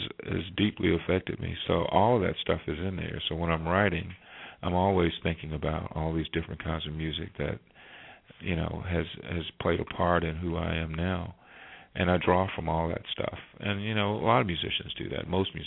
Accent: the South, United States; living here in the South and being a Southerner.

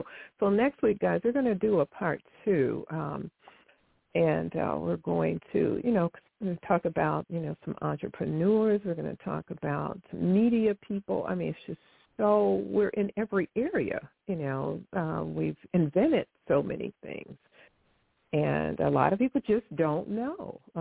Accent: Midwest, United States; Now, I'm not from Georgia. I'm from the Midwest.

